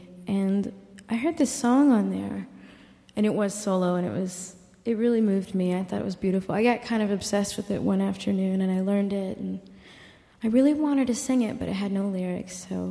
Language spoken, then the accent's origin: English; Texas, United States; I'm from Texas.